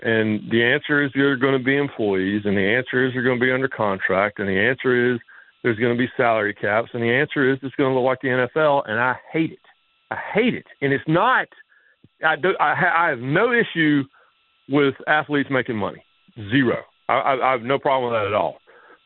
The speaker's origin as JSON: {"language": "English", "region": "North Carolina", "country": "United States", "tie": "born or raised there", "also_born_or_lived": "Tennessee / Connecticut", "said": "All right, so I grew up in North Carolina. I went to school in Tennessee. I lived in Connecticut for a couple of years when I started ESPN. Other than that, I've lived in North Carolina my whole life. I grew up in the Triangle."}